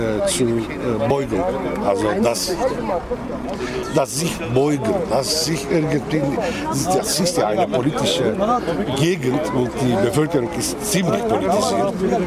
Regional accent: Nusaybin, Mardin, Turkey; Nusaybin ist meine Heimatstadt. Ich bin in Nusaybin geboren, aufgewachsen. Ich kann nicht in meine Heimatstadt reingehen.

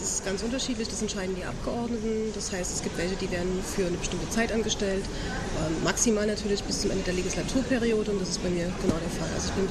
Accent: Saxony, Germany; Das ist kein Problem, ich bin ja selber Sächsin.

